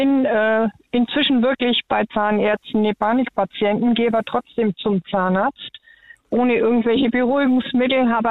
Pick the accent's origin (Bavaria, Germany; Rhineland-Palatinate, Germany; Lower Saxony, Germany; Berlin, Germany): Bavaria, Germany; Ich komme aus Franken und muss sagen, ich habe da so viel Verschiedenes erlebt.